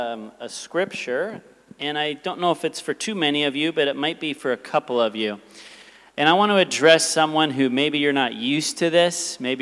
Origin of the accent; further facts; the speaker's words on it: Downey, California, United States; born there; I hail from America. I was born in the city of Downey, California.